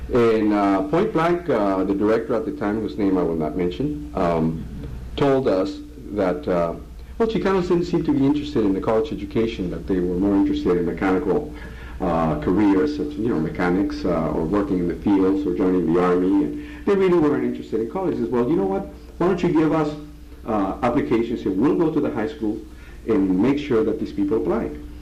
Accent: San Diego, California, United States; well, I'm from San Diego.

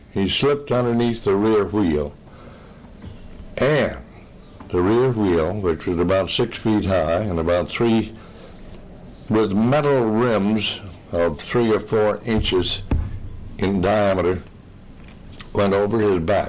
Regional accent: Detroit, Michigan, United States; also born or lived in Cleveland, United States; I was born in Cleveland, Ohio, and was moved from there to Detroit, Michigan by my parents.

